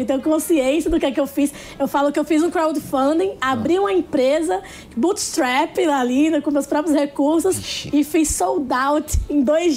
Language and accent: Portuguese; Natal, Rio Grande do Norte, Brazil; eu sou de Natal, Rio Grande do Norte, sou potiguar, tenho 24 anos